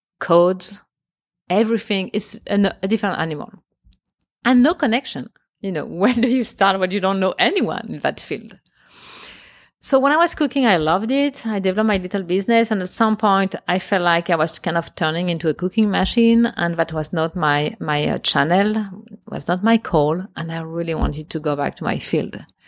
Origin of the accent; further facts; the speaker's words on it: France; I'm from France.